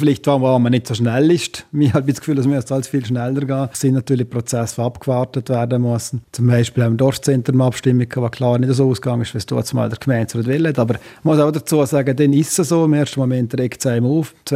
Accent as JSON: {"language": "German", "town": "Triesenberg", "country": "Liechtenstein", "tie": "born or raised there", "said": "Das ist meine Heimat, mein Zentrum und da fühle ich mich wohl."}